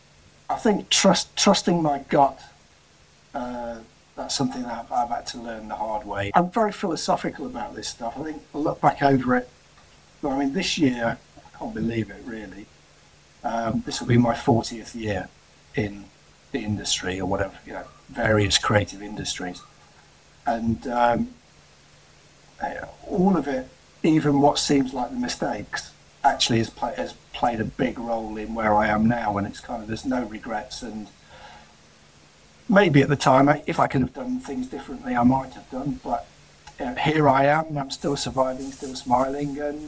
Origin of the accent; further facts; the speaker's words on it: Derby, East Midlands, United Kingdom; I'm originally from the Midlands, from Derby. I was born and bred in Derby.